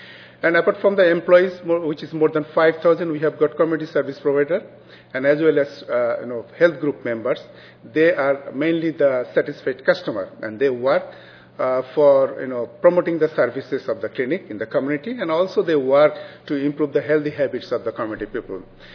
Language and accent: English; Bangladesh; I'm from Bangladesh.